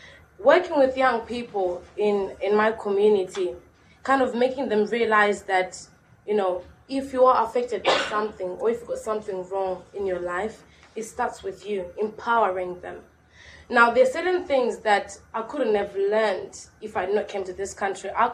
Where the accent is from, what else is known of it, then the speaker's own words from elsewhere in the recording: Zimbabwe; accent: African; now in England; I had a very strong African accent. And I stood in front of the class and I told the class why I'd moved to the country, which is I was fleeing away from the political violence in Zimbabwe.